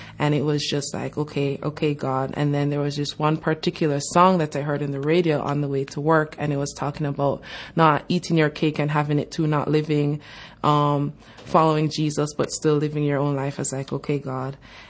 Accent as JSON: {"language": "English", "country": "Jamaica", "said": "So I'm originally from Jamaica, which is a very God-fearing country."}